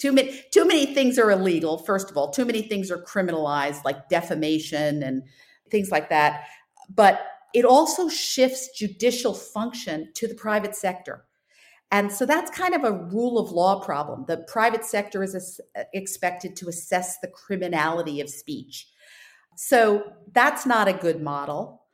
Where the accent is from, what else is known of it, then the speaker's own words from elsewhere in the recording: United States; I have always considered myself more of a free expression purist, you know, not only as an American